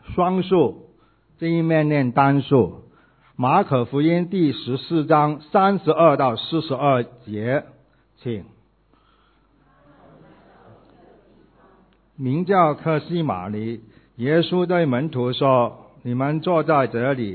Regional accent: Hong Kong; 当我小时候在香港的路边，曾经看过那些耍武功卖药油的人

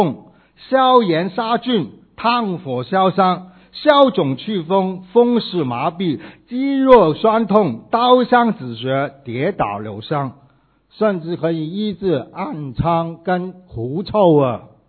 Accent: Hong Kong; 当我小时候在香港的路边，曾经看过那些耍武功卖药油的人

